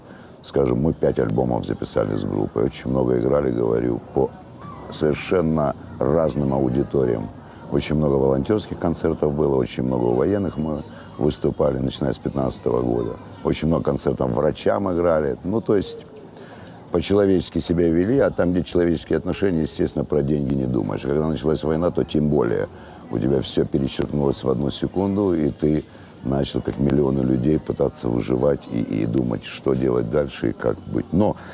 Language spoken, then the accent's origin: Russian; Kyiv, Ukraine; moved away as an adult; я родился в Украине, киевлянин коренной.